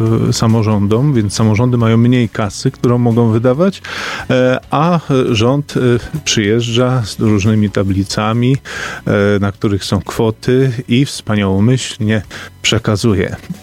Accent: Pomeranian Voivodeship, Poland; My w Kaszubi mamy to szczęście, że nasza kultura może być podstawą do różnych innych twórczych poszukiwań

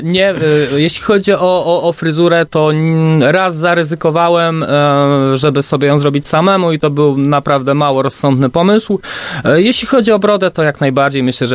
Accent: Chełmno, Kuyavian-Pomeranian Voivodeship, Poland; Z pięknego, malowniczego Chełmna w Kujawsko-Pomorskim.

